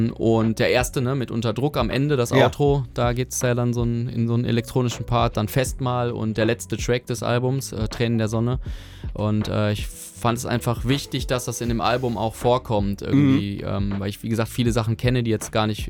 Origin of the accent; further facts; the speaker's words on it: Witten, North Rhine-Westphalia, Germany; now in Bochum, Germany; Witten ist ja auch, ich wohne zwar aktuell in Bochum, aber ist natürlich irgendwie meine Heimatstadt auch.